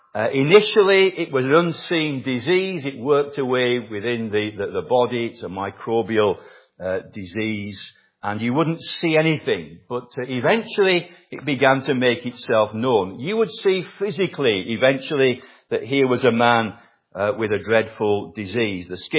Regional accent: England, United Kingdom; Now, I'm English and many here are Welsh

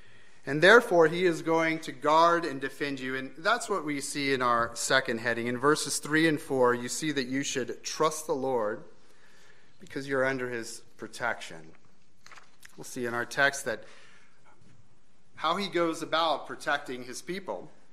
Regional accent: California, United States; I'm from California. I'm from the land of fires. We're famous every summer when our mountains are on fire.

